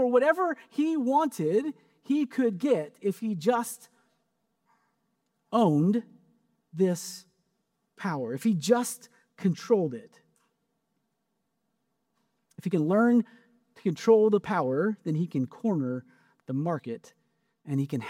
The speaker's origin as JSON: {"language": "English", "town": "Kearney", "region": "Missouri", "country": "United States", "tie": "born or raised there", "said": "Some of my earliest memories of church are in my hometown, Kearney, Missouri, the hometown of Jesse James."}